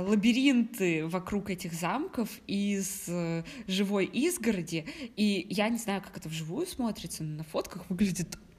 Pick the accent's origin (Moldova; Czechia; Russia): Russia; В целом, ну, в маленьком городе в России, там, как в моем родном городе.